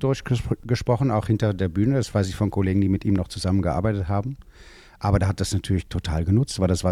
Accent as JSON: {"language": "German", "country": "Netherlands", "second_language": "German", "said": "Man hört das Holländische immer natürlich als Holländer sofort raus"}